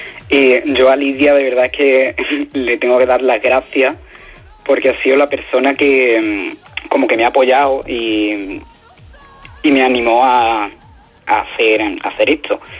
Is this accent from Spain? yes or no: yes; Hinojos, Andalusia, Spain; yo soy de Hinojo, de un pequeño pueblo de la provincia de Huelva, que está en plena comarca de Doñana. O sea, tenemos lo que es la Ría del Rocío, está aquí a media hora, ¿sabes? Mi familia es muy tradicional, rociera, flamenca y cofrade.